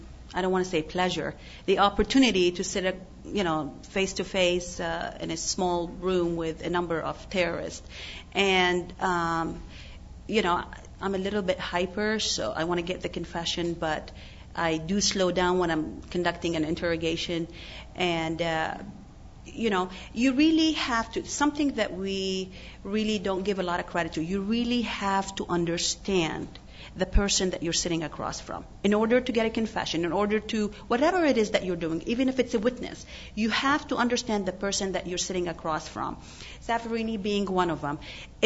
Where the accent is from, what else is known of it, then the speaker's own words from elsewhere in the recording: Lebanon; I've heard them growing up in Lebanon all my life.